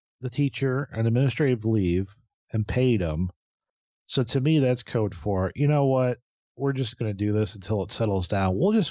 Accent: Indiana, United States; Makes me think about the good old days when I grew up in Indiana.

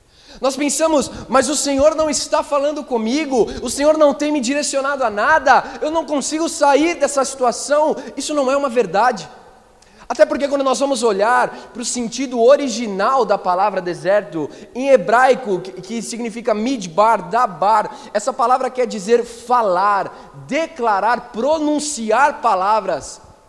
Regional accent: São Paulo, Brazil; Eu, nascido e criado aqui em São Paulo, menino de prédio

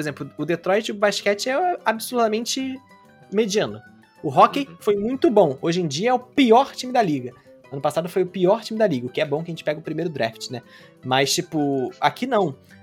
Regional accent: Rio de Janeiro, Brazil; now in Canada; Que aqui eu acho engraçado, que eu sou do Rio.

